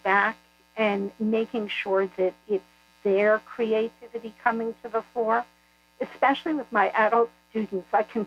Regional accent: United States; I believe that, you know, as American Jews, we all struggle with the whole issue of assimilation versus maintaining religious tradition.

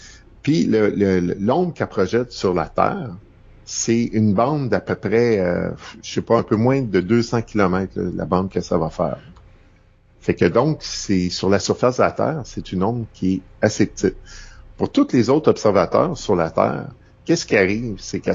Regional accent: Quebec, Canada; moi je suis originaire de l'Estrie

